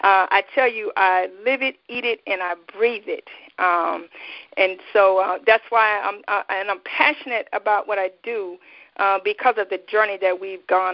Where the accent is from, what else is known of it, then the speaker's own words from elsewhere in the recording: Columbus, Mississippi, United States; born there; now in Savannah, United States; I was born in Columbus, Mississippi, so I'm a Southern girl.